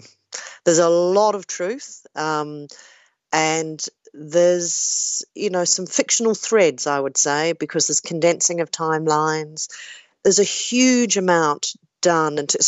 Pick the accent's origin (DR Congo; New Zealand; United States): New Zealand; As a New Zealander coming on to something like this, you have a full research team